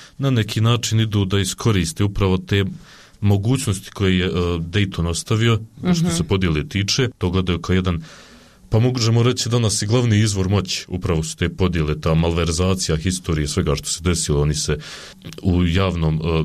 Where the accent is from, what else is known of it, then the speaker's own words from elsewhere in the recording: Bosnia & Herzegovina; ja recimo kao Bošnjak, obzirom da, što se kaže, nemam drugu domovinu, svakako gajim jedan snažan osjećaj ljubavi prema Bosni i Hercegovini